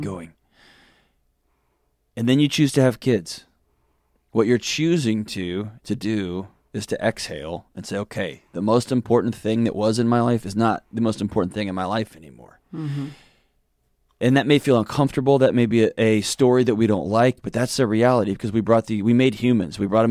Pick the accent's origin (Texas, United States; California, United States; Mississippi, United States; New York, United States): Texas, United States; I was born and raised in Texas, so I'm this obnoxious Texas male who also went to a lot of grad school.